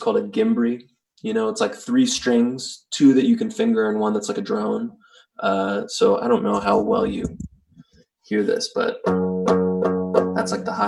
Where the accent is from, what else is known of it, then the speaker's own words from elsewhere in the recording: United States; everything feels like a blues instrument to me because I'm American, I guess.